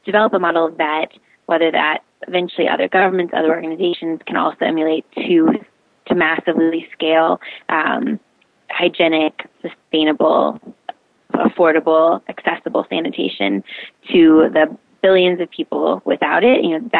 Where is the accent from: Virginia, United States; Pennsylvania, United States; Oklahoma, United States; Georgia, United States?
Georgia, United States; Atlanta; now in Nairobi, Kenya; Oh, I love Nairobi. It's true. I grew up in Atlanta, and they're not identical cities